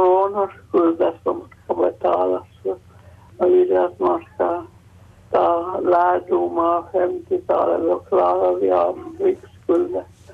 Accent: Örebro County, Sweden; accent: Närke dialect; now in Oulu, Finland; Efter 48 år i Ulleborg, Närkes dialekt är mitt modersmål.

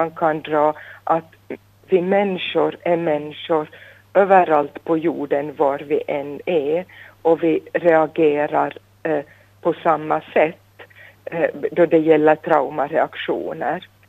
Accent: Vaasa, Ostrobothnia, Finland; där jag stod på gården hemma i Sundom och tänkte oj vad lugnt och skönt

